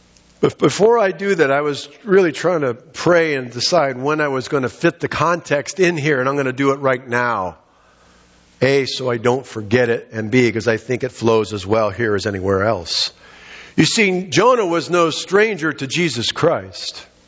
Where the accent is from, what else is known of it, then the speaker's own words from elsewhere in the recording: Titusville, Pennsylvania, United States; My brother and I were raised in Titusville, Pennsylvania.